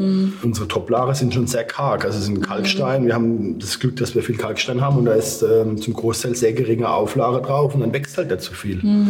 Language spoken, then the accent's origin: German; Schweigen, Rhineland-Palatinate, Germany; accent: Schweigen dialect; unser Schweigener Dialekt jetzt anders ist wie der Landauer oder so